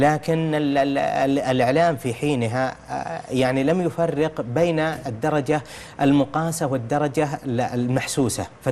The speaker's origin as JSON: {"language": "Arabic", "country": "Saudi Arabia", "said": "الجانب الآخر هي زيادة الرعي عندنا في السعودية خاصة في السنوات المتأخرة"}